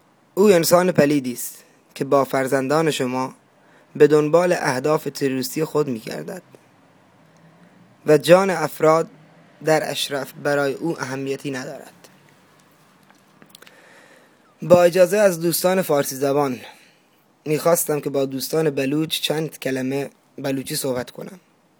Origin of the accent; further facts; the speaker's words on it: Saravan, Sistan and Baluchestan, Iran; بچه سرابان، همزبان و همخون هستم با شما عزیزان.